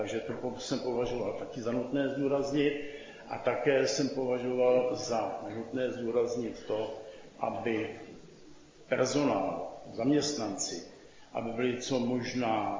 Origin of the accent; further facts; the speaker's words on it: Most, Ústí nad Labem Region, Czechia; born there; narodil jsem se v Mostě a v Mostě a v širokém okolí také působím vlastně po celou dobu svého aktivního života